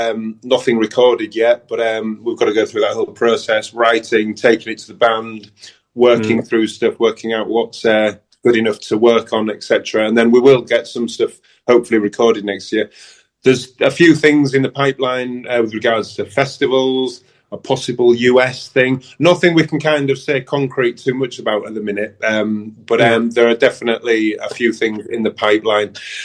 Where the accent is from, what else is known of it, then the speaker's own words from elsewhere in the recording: Yorkshire and the Humber, United Kingdom; Yeah, I mean, I'm from Britain, that is as close as there's always somewhere I get that's the closest to Bridlington on the turn, and Leeds Brudenell will be my hometown show, let's call it.